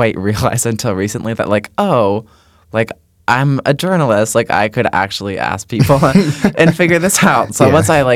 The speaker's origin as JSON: {"language": "English", "region": "Connecticut", "country": "United States", "said": "And I'm from Connecticut"}